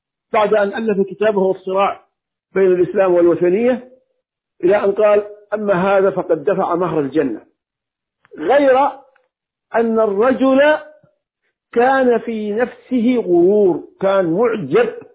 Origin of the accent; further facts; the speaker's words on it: Hadhramaut, Yemen; لكن هناك في المحاكم عندنا في اليمن وفي حضرموت على وجه الخصوص